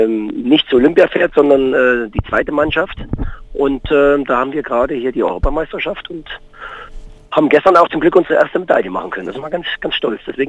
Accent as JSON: {"language": "German", "town": "Großbreitenbach", "region": "Thuringia", "country": "Germany", "tie": "born or raised there", "said": "ich bin in Großbreitenbach groß geworden. Da gab es eh nicht viel andere Sachen, die man machen konnte, außer Fußball noch."}